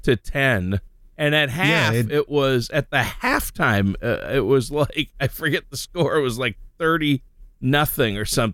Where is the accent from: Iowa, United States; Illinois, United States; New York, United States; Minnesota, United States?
Minnesota, United States; my team is the Vikings because I was born and raised in Minnesota.